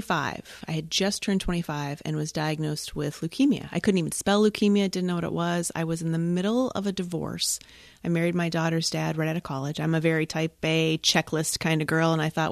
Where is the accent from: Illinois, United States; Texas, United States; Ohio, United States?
Ohio, United States; also born or lived in Fort Wayne, Indiana; now in Grand Rapids, United States; I am a Midwesterner at heart. I grew up in Ohio, very small town, a village in Northeast Ohio. And then I was in Indiana, in Fort Wayne, Indiana, for about 19 years.